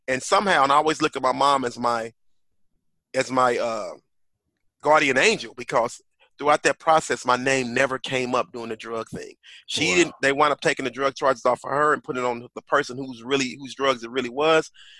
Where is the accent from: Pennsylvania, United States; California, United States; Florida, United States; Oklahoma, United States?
Oklahoma, United States; Tulsa; And I grew up in North Tulsa, in Tulsa, Oklahoma, and that's the hood, the ghetto.